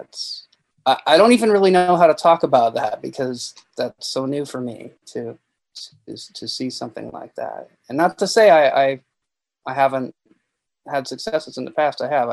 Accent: Seattle, Washington, United States; now in Los Angeles, United States; I grew up in Seattle and I live in LA.

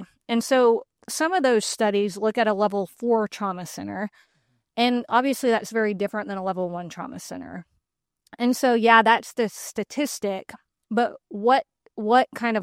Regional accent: Cabot, Arkansas, United States; also born or lived in Mississippi; They retired to Arkansas to Cabot when I was a teenager. Nice. So I grew up in Cabot, went to undergrad at Hendrix

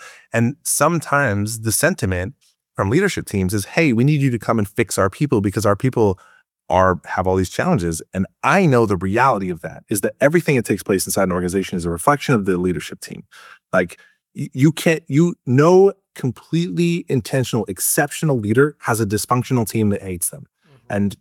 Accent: Bellingham, Washington, United States; also born or lived in Vancouver, Canada; now in Portland, United States; So I was born in Vancouver, Canada. So very close to Victoria. And my parents got divorced when I was like 10, 11, 12. So I moved down to Bellingham, which is up north of Seattle.

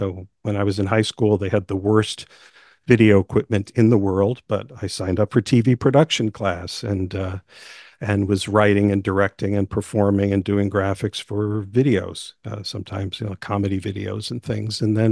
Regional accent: New York, United States; As for myself, I grew up in New York, but we didn't see a lot of theater growing up.

